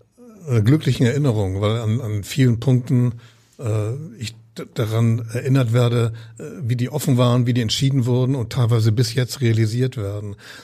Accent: Hamburg, Germany; ich bin Hamburger, Norddeutscher durch und durch und so faszinierend Berlin ist und auch mit vielen Inspirationen, aber Hamburg ist meine Heimat

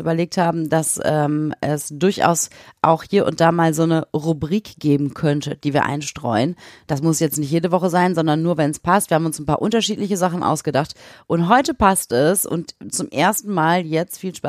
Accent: Bottrop, North Rhine-Westphalia, Germany; ich habe das früher auch gerne gemacht, so als Kind oder Jugendliche. Bei uns in Bottrop

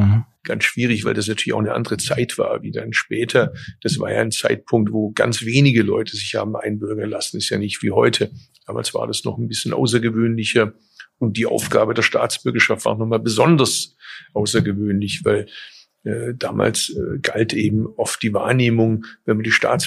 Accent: Bad Urach, Baden-Württemberg, Germany; mein deutscher Wortschatz ist einfach deutlich besser wie mein türkischer Wortschatz. Ich bin ja in Deutschland geboren, aufgewachsen. Ich hatte zwar nachmittags türkische Schule, das war der sogenannte Konsulatsunterricht in meiner Heimatstadt Bad Urach

